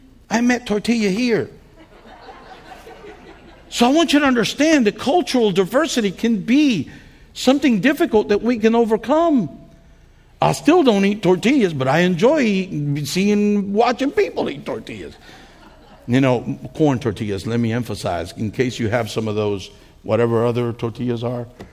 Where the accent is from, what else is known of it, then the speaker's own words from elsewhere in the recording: Puerto Rico; You see, I grew up in Puerto Rico. There's a bunch of Puerto Ricans.